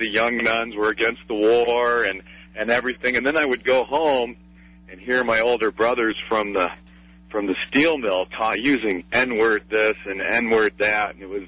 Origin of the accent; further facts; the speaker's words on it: Gary, Indiana, United States; I grew up in the Midwest in Gary, Indiana, and during the 60s I was in elementary school